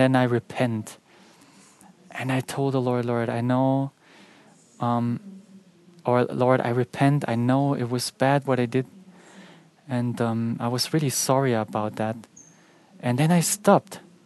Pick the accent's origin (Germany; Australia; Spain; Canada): Germany; Bavaria; And I'm from Bavaria, and in Bavaria, we people like beer and drink a lot of beer there. And I lived there for 43 years